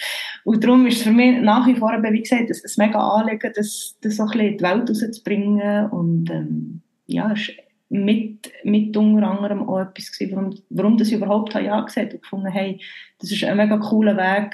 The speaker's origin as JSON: {"language": "German", "region": "Bern", "country": "Switzerland", "accent": "Bernese", "said": "jetzt komme ich da mit meinem Berner Dialekt."}